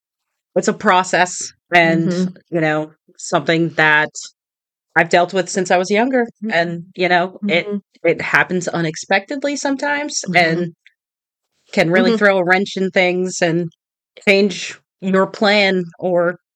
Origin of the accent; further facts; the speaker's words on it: New York City, New York, United States; I grew up in New York City. So lots of traffic, a lot going on.